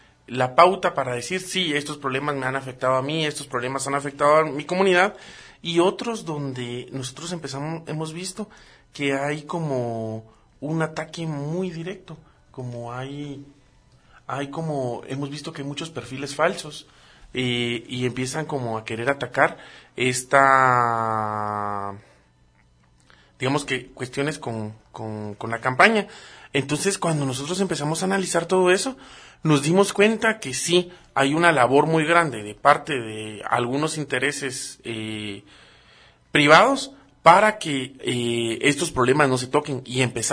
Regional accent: Guatemala; El problema grande que tenemos como guatemaltecos

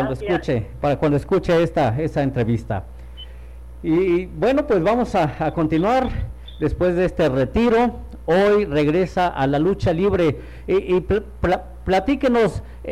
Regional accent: Ciudad Guzmán, Jalisco, Mexico; now in Guadalajara, Mexico; Yo soy de Ciudad Guzmán, de Zapotlán el Grande, hace muchos años por allá vivimos, y nos trasladamos aquí a lo que viene siendo Guadalajara, la zona metropolitana

